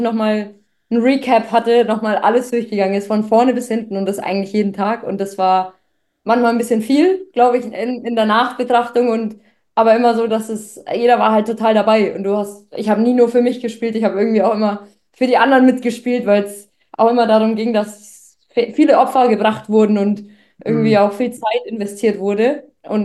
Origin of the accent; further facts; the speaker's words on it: Fürth, Bavaria, Germany; Ja, ich würde sagen, Fürth ist jetzt nicht so groß, wo ich herkomme.